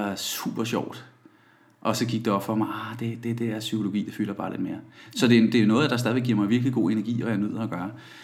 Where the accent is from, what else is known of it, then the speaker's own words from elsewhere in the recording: Køge, Zealand, Denmark; also born or lived in Roskilde; så blev jeg født på Roskilde sygehus, og har jo egentlig boet i Køge og omegn det meste af mit liv.